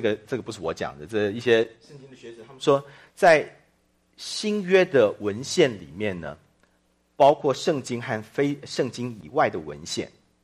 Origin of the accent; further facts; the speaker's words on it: China; 我们中国人就说是叫做"融铸新词"啊